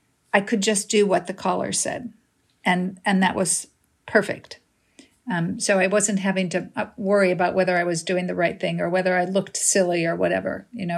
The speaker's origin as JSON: {"language": "English", "region": "Illinois", "country": "United States", "tie": "born or raised there", "said": "No, I grew up in the Midwest. I grew up in small town Illinois. So St. Louis wasn't that far to go for school. I went there for school and then stayed to work for a few years."}